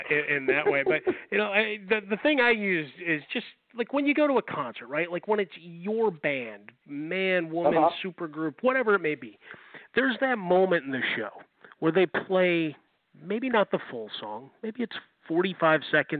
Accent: Chicago, Illinois, United States; growing up in Chicago, Bulls fan

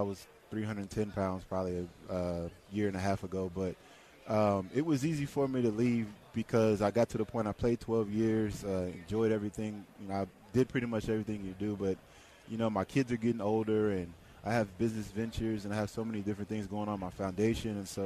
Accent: Dallas, Texas, United States; the neighborhood that I grew up in Dallas.

